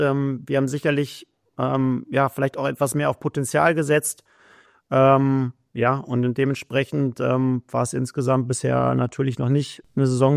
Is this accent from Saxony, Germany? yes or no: no; Cologne, North Rhine-Westphalia, Germany; schöne Grüße in meine Heimatstadt Köln.